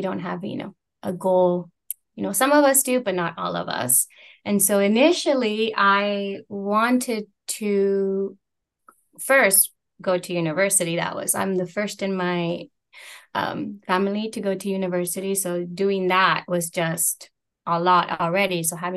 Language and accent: English; southern Mexico, Mexico; also born or lived in Sonora; My family is originally from southern Mexico. We are a migrant family. And so in the 90s, my father and my family, we migrated north to Sonora.